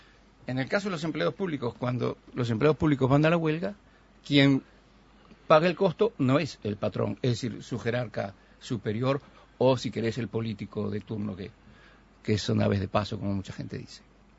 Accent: Uruguay; somos todos los uruguayos.

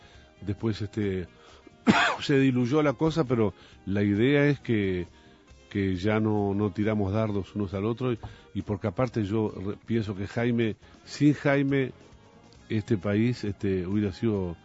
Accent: Uruguay; Yo, como uruguayo, le agradezco mucho lo que hizo Jaime por la música uruguaya.

